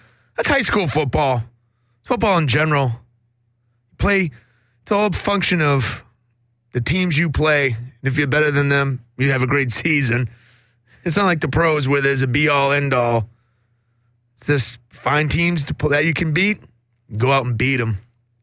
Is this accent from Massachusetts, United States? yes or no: yes; Massachusetts, United States; Look, yeah, I'm from Massachusetts. My father's a huge Kennedy guy.